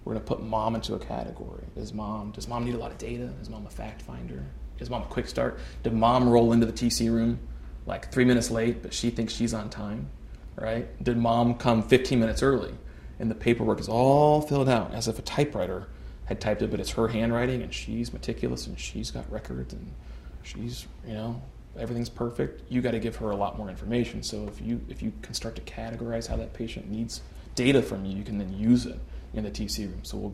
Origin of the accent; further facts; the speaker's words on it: Appalachia, United States; I'm kind of slang almost, or I grew up in Appalachia, so I'm a little, like, I'm kind of a hillbilly, so I kind of talk the way I'm talking.